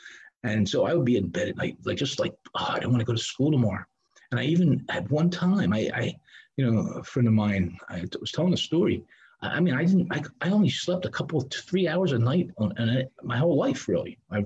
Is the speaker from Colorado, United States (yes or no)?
no; Philadelphia, Pennsylvania, United States; born there; in childhood, I was born in Philadelphia.